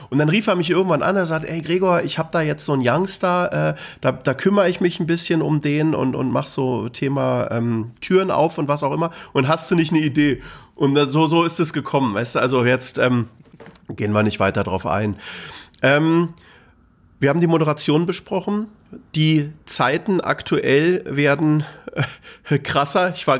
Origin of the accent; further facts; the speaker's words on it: Berlin, Germany; ich bin Berliner.